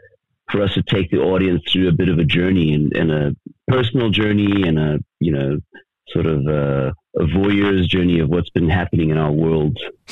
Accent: New York City, New York, United States; also born or lived in Los Angeles; now in South Africa; But yeah, I was born in LA. I was raised in Queens, in New York City, and all of my family are in the States.

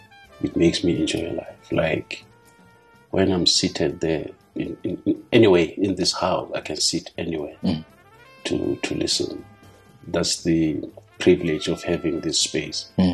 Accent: South Africa; relate my story as a South African

